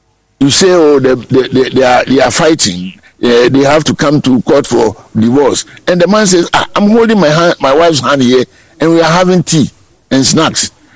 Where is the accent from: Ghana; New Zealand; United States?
Ghana; But I think I'm a Ghanaian.